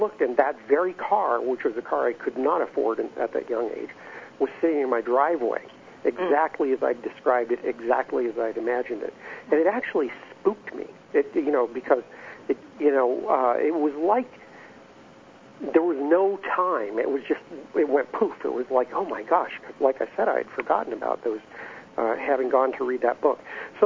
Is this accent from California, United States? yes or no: no; Fairbanks, Alaska, United States; An interesting switch there. I grew up in Alaska.